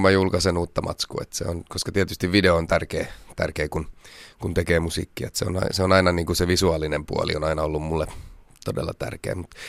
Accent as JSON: {"language": "Finnish", "town": "Pietarsaari", "region": "Ostrobothnia", "country": "Finland", "lives_now": "Stockholm, Sweden", "said": "Mä toivon, että mä saan olla aika paljon täällä Pohjanmaalla ja Vaasassa. Mä oon Pietasaarista kotoisin."}